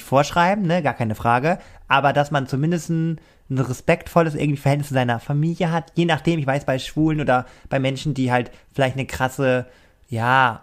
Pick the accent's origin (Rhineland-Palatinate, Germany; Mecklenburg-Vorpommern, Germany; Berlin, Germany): Mecklenburg-Vorpommern, Germany; Rostock; da date ich extra in Hamburg als Rostocker